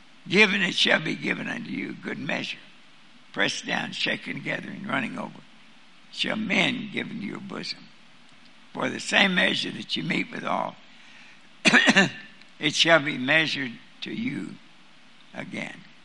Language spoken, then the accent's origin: English; Kentucky, United States; Now, I'm from Kentucky, and we don't know much about wheat, but we know a lot about corn.